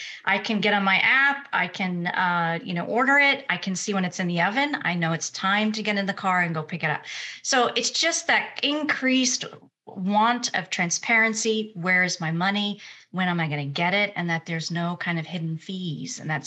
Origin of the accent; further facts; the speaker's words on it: Houston, Texas, United States; moved away as an adult; I grew up in Houston in Texas, and out of school, I joined a consulting firm